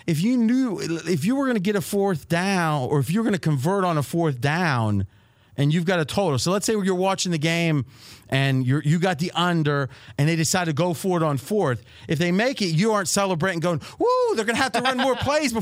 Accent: Dayton, Ohio, United States; Growing up in Dayton, not quite the same.

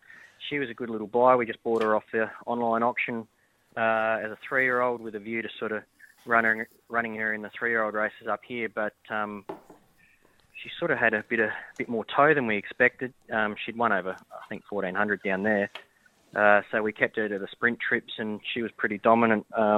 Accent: Adelaide, South Australia, Australia; Well, I'm originally from Adelaide, so I always like to get back to Adelaide whenever I can.

